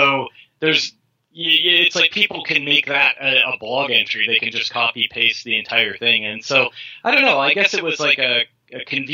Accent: California, United States; No, I was from California.

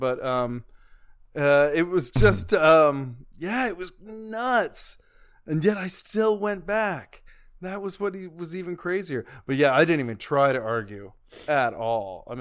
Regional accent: the South, United States; I grew up in the Bible Belt. That was my life.

